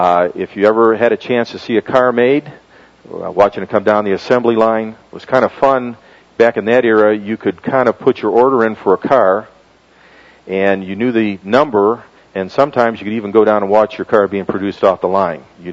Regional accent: Michigan, United States; I grew up in Michigan.

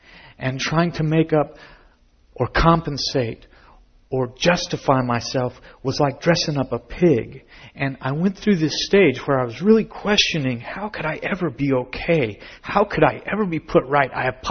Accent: Manhattan, Kansas, United States; My brother Paul and I grew up in Manhattan, Kansas. That was our home.

